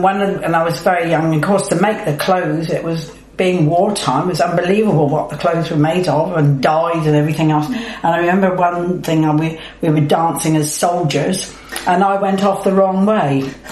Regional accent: Poole, South West England, United Kingdom; born there; I was born actually in Poole in Dorset

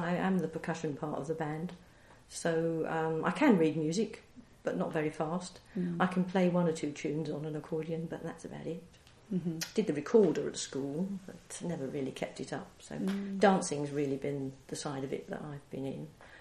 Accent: Forest Gate, London, United Kingdom; I was born in Forest Gate, which is the east side of London, almost Essex, but not quite. A long time ago, 1950. Went to school there, stayed there until I went to college in London.

